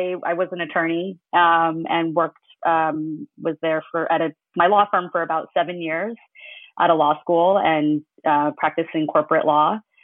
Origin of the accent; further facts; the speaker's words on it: United States; Yeah, so I'm Chinese-American, and I grew up, I was born in the U.S. and I grew up in the U.S., and my parents are immigrants to this country.